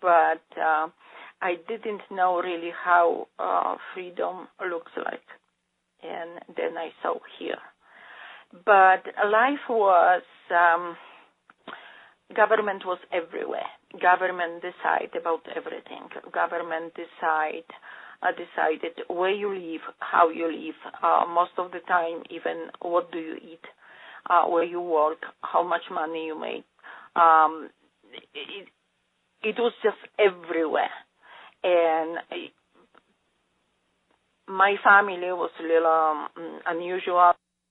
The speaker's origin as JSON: {"language": "English", "country": "Poland", "tie": "born or raised there", "second_language": "English", "moved": "as an adult", "lives_now": "United States", "said": "I was born in Poland under communist government and lived there for 40 years before I came to United States."}